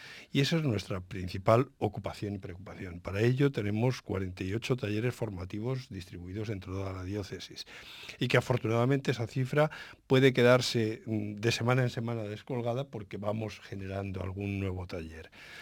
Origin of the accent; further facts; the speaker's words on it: Madrid, Community of Madrid, Spain; moved away as an adult; now in Alicante, Spain; desde Madrid, mi tierra natal, hasta los muchos años que ya llevo viviendo en Alicante